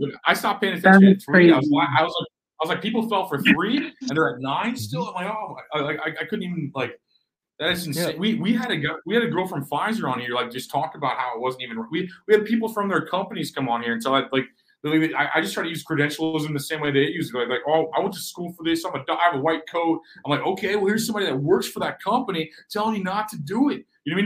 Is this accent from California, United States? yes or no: no; Missouri, United States; I'm from Missouri, so I appreciate people from like Nikki's from